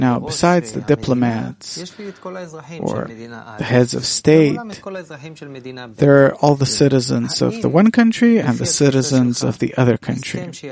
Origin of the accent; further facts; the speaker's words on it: Russia; But I'll tell you, I grew up in Russia.